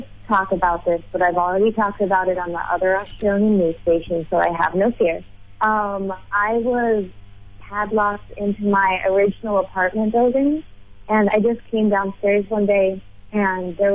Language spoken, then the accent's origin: English; California, United States; Yeah, so, if I can be super honest, I'm from California, and marijuana is legal there, and it's very difficult to be in an area where it's not legal out here